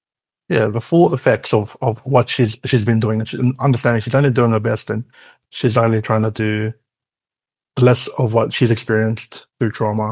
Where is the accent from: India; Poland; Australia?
Australia; Sydney, New South Wales; It's a blessing growing up in Western Sydney because you get exposed to all these different cultures and it becomes like this melting pot.